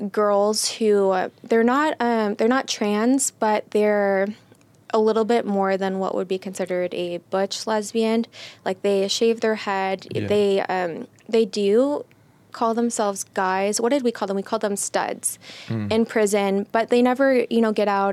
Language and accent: English; Chicago, Illinois, United States; Well, I'm from Chicago, so it's...